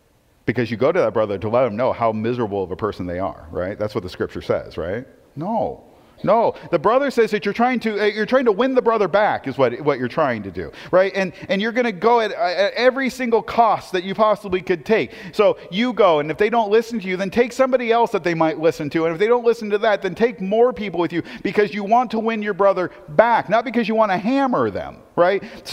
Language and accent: English; Portland, United States; I grew up in Portland.